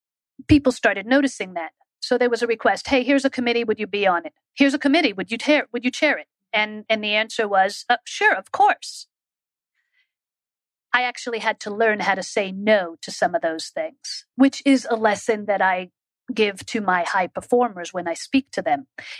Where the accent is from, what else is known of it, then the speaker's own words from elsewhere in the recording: Israel; Growing up in Israel, I call it a privilege, because serving in the Israeli army, in the Israeli Defense Force, I saw it as a privilege and an opportunity to give back to my country where I grew up.